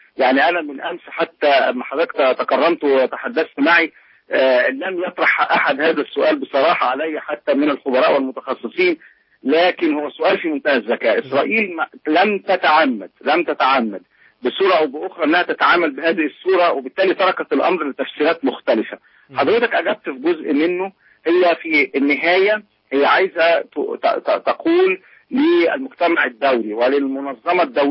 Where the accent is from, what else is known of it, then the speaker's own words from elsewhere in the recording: Egypt; لنا جميعا كمصريين